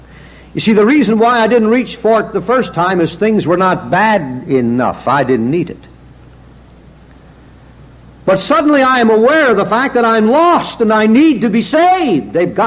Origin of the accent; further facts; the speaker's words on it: United States; born there; I am an American, born an American. Thank God for America.